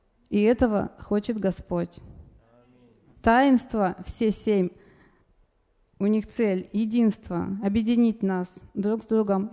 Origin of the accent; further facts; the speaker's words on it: Krasnoyarsk, Krasnoyarsk Krai, Russia; я из Красноярска.